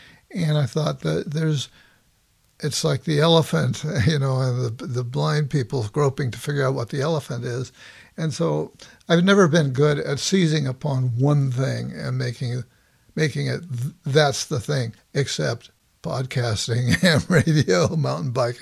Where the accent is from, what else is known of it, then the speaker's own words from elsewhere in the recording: Los Angeles, California, United States; No. I grew up in Los Angeles.